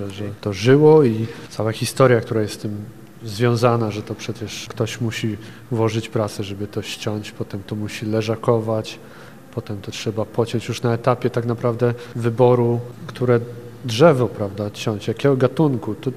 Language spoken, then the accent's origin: Polish; Lublin, Lublin Voivodeship, Poland; Ja też jestem z Lublina